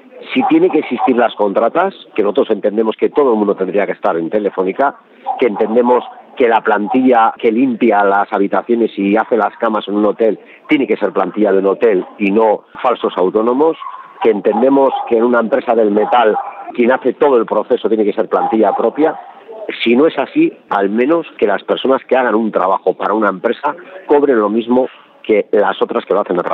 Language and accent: Spanish; Bilbao, Basque Country, Spain; Aquí en Vizcaya, que es de donde soy yo, en Bilbao